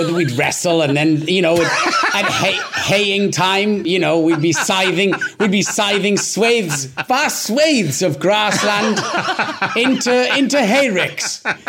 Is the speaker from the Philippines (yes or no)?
no; Wales, United Kingdom; first language Welsh; English is a second language; especially because Welsh was my first language growing up and the language itself, as I watched my parents who fought and campaigned incredibly for the language to survive, it was in danger.